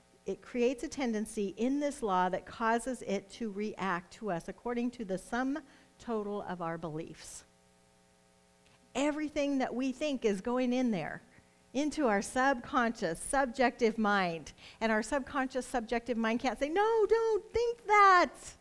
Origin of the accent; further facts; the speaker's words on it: Nebraska, United States; I am from Nebraska. Woohoo! Go Cornhuskers! My dad was a farmer, so he would plant.